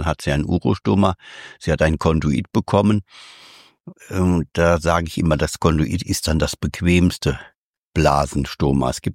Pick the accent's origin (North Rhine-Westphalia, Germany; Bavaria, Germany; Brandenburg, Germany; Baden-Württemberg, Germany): North Rhine-Westphalia, Germany; mit dem damaligen Regionalleiter im Bergischen Land, wo ich herkomme